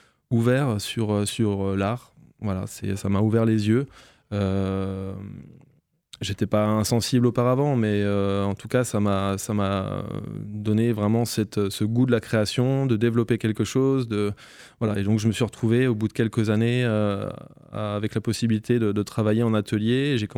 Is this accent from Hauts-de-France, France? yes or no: no; Épinal, Grand Est, France; now in Nancy, France; Moi, je suis natif d'Épinal. Et ça fait une trentaine d'années que je suis à Nancy. Je suis arrivé quand j'étais adolescent.